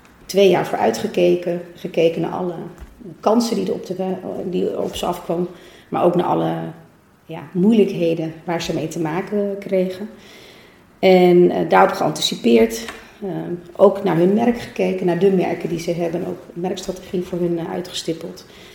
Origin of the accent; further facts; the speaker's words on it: Amsterdam, North Holland, Netherlands; Zelf ben ik geboren en getogen in Amsterdam. Maar mijn ouders komen inderdaad uit Portugal, vandaar ook mijn achternaam.